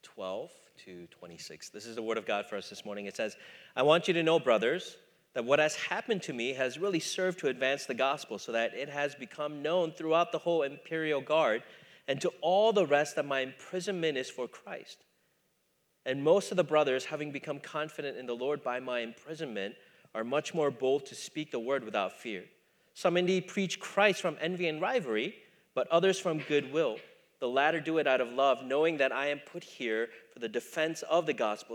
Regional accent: Minnesota, United States; I grew up in Minnesota, and so at least amongst the people that I grew up in or grew up with, hunting is a big part of the culture that I grew up in.

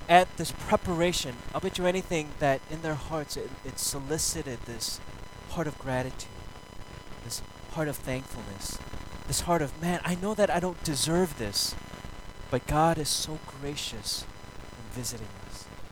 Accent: Minnesota, United States; I grew up in Minnesota, so everyone around me was blue eyes and blonde hair.

